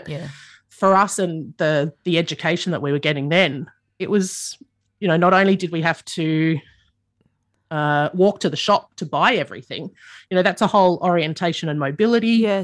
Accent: Adelaide, South Australia, Australia; I grew up in the suburbs of Adelaide.

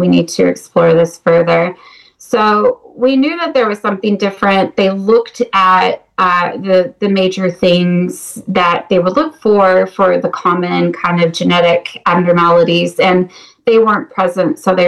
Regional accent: United States; So I am half Norwegian. So I grew up in America, but my mother is Norwegian from Norway.

